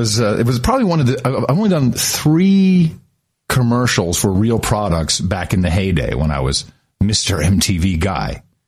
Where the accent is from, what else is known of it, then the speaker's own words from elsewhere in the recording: Netherlands; now in United Kingdom; I grew up in Holland, they drink a lot of tea, but they drink it differently than in the UK.